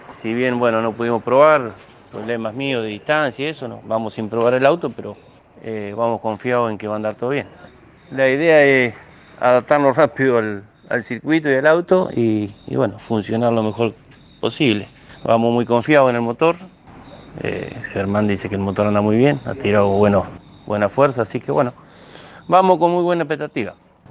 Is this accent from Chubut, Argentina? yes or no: no; General Belgrano, Formosa, Argentina; de General Belgrano, Formosa.